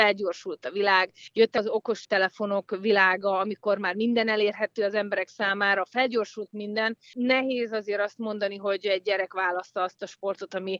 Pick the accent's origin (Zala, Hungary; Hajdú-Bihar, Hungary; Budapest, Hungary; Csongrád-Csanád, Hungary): Csongrád-Csanád, Hungary; Hódmezővásárhely; born there; én ugye a Hódmező Vásárhelyen születtem